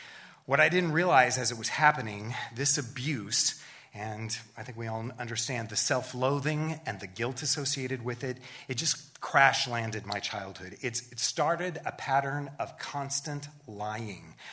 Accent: Wichita, Kansas, United States; I grew up in Wichita, Kansas, and I'm the eldest of three boys my mother and father produced in less than 3 years.

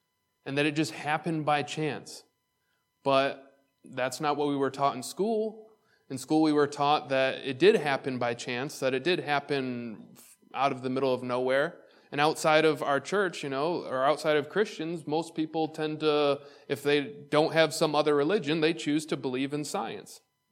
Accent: Waterport, New York, United States; growing up in Waterport, New York, I don't know what the population is there.

